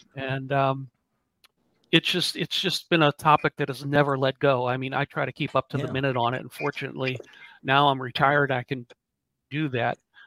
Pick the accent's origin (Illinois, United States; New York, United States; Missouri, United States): Missouri, United States; St. Louis; Well, I was born and raised Catholic in St. Louis, Missouri, and never actually heard of the Shroud in grade school or high school.